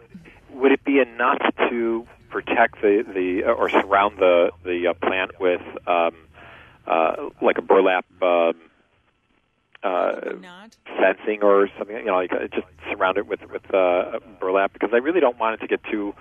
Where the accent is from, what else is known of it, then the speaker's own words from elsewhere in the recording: Michigan, United States; now in Milwaukee, United States; I'm a relatively new transplant here to Milwaukee. I have never had a rose die before. We came from Michigan, so I'm not unfamiliar with this type of climate.